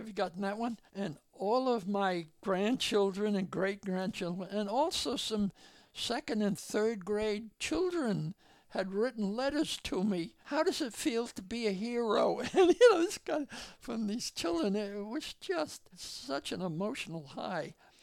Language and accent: English; Ireland; I'm an Irishman, you know, with a short temper.